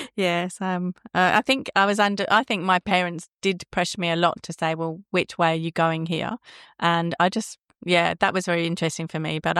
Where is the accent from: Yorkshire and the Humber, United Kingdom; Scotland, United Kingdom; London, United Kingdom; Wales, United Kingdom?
London, United Kingdom; I was born in London in England.